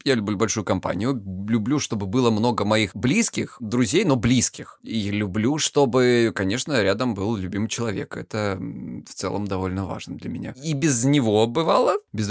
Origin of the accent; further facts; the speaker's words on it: Krasnodar Krai, Russia; now in Lisbon, Portugal; мне 38 лет, я психолог, я мужик, я лысый, я с Кубани. Я с Кубани, видишь, автоматически сказал. И я из Лиссабона теперь уже.